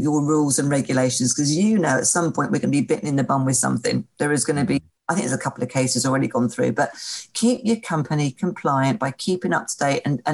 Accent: United Kingdom; And we love risk assessment. Oh my God, we're British.

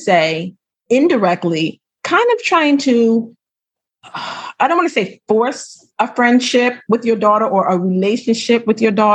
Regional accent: Pennsylvania, United States; now in Bahamas; I live in the Bahamas right now. I'm from Pennsylvania, but I live in the Bahamas.

